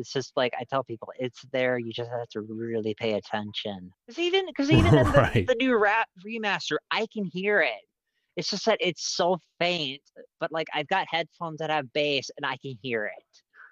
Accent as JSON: {"language": "English", "region": "Minnesota", "country": "United States", "said": "I get stuck being a Vikings fan because I'm from Minnesota, and I get flack."}